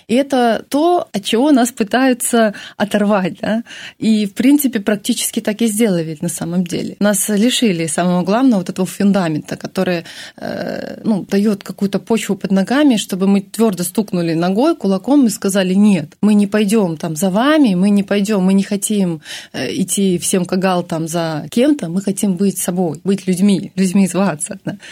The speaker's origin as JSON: {"language": "Russian", "country": "Belarus", "said": "Я всегда говорила, что я из Беларуси. У меня было четкое представление, что это моя родина, моя страна."}